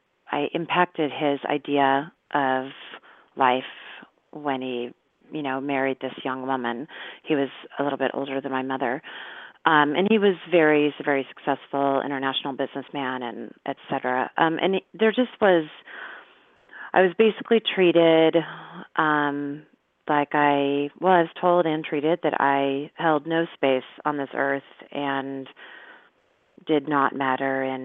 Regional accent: Newport Beach, California, United States; you and I grew up in Newport Beach

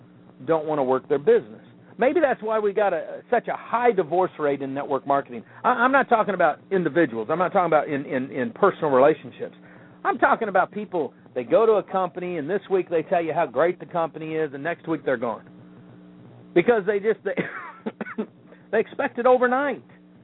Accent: the South, United States; I'm just listening. I'm from the South.

